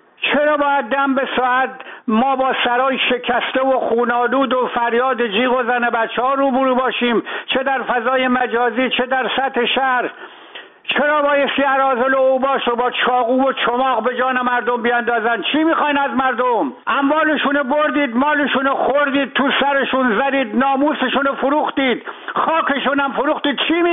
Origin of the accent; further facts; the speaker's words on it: Iran; ما ایرانی هستیم